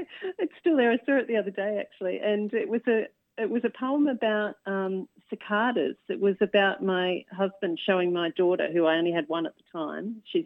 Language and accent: English; Sydney, New South Wales, Australia; They usually have a bit of a city element as well because I grew up in Sydney.